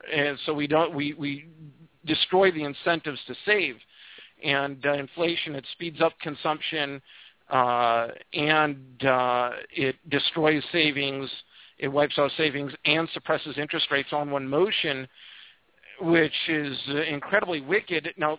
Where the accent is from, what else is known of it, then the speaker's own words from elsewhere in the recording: Minnesota, United States; Insult you. I'm from Minnesota.